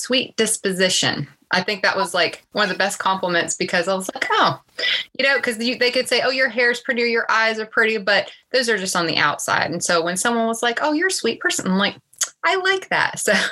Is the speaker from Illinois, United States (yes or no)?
no; Virginia, United States; I grew up in a very small town in Virginia, so I knew everybody and everybody knew me, and it wasn't easy.